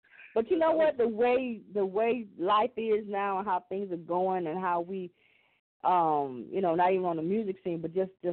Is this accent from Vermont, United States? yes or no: no; Flint, Michigan, United States; I'm from Flint. I currently live in Flint.